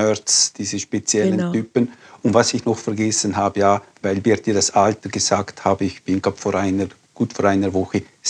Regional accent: Liechtenstein; Meine Wurzeln. Ursprünglich sind in Liechtenstein. Ich bin in Liechtenstein aufgewachsen.

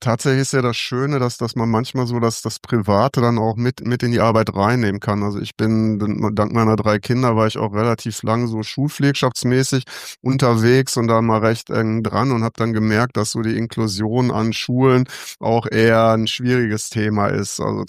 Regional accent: Cologne, North Rhine-Westphalia, Germany; hier in Köln, praktisch in meiner Heimatstadt

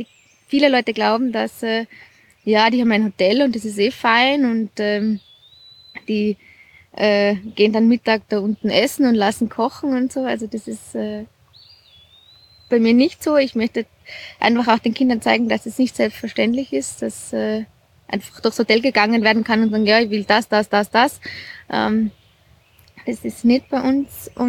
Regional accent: Jochberg, Tyrol, Austria; now in Salzburg, Austria; Ich komme aus Tirol, aus Jochberg. Mein Mann behauptet zwar, ich sei jetzt Salzburgerin, weil mein Hauptwohnsitz in Salzburg ist. Ich sage immer noch, nein, ich bin und bleib Tirolerin, aber ich komme aus Jochberg.

